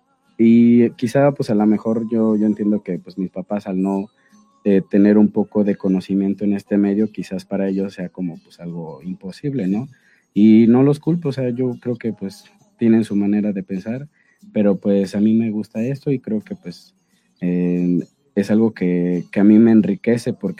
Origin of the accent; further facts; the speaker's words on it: Zacatepec, Morelos, Mexico; Yo vivo cerca yo soy de Zacatepec, entonces Zacatepec es la selva cañera